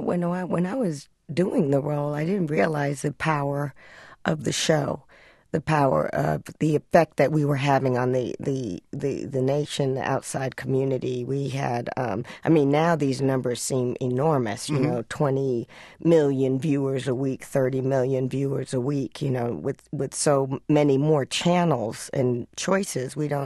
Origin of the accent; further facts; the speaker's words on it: Atlanta, Georgia, United States; I grew up in Atlanta across the street from Morehouse College, actually.